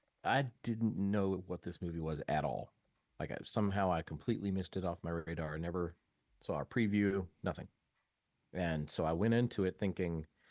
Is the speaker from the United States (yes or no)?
no; Ireland; And I have an affinity, as an Irishman, I have an affinity for sea shanties and Irish folk tunes.